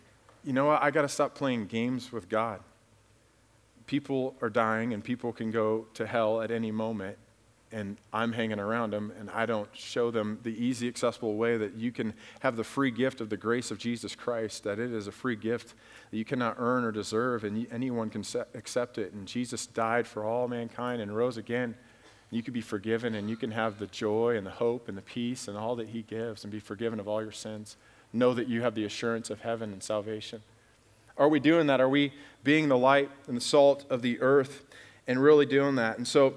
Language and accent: English; Alaska, United States; I grew up in Alaska.